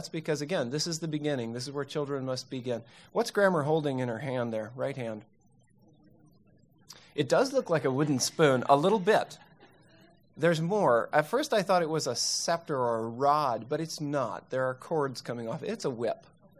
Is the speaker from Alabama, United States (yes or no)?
yes; Birmingham, Alabama, United States; This is a portion of a beautiful painting that hangs in the Art Museum of my hometown of Birmingham.